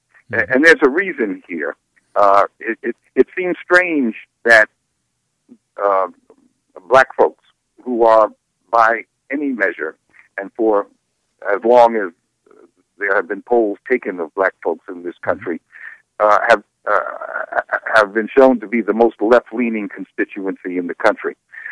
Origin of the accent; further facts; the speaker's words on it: Jersey City, New Jersey, United States; Now, I'm from New Jersey, and I went to schools in Jersey City, New Jersey